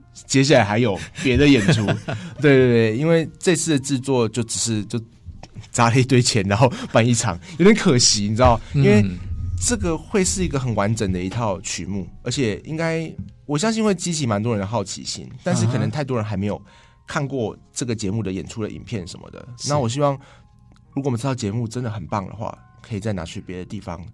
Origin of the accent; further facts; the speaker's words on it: Changhua County, Taiwan; 刚好琴芳是我高中的学妹，然后又是我们彰化人